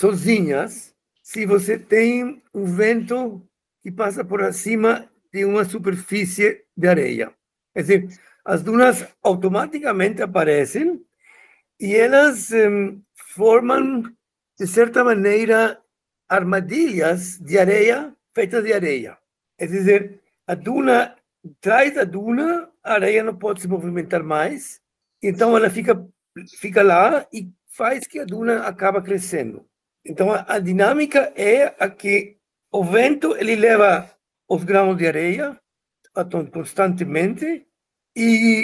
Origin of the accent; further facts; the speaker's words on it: Bogotá, Colombia; Portuguese is a second language; moved away as an adult; also born or lived in Cuba / Germany / Paris; Eu venho da América do Sul. Eu nasci em Cuba e fui criado em Bogotá, mas depois fiz os estudos de física na Alemanha, fiz doutorado em Colônia.